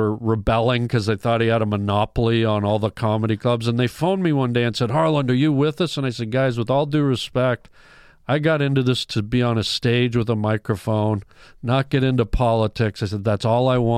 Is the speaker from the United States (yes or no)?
no; Canada; And I honestly, to be honest, as a Canadian and removed from this Hollywood world